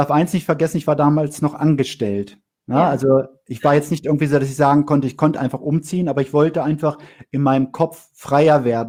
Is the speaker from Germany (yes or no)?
yes; Bodenburg, Lower Saxony, Germany; also born or lived in Rhineland-Palatinate / Bavaria; also ich bin von Bodenburg, Niedersachsen nach Rheinland-Pfalz gezogen mhm. und dann zwischendurch waren wir mal 2,5 Jahre in Bayern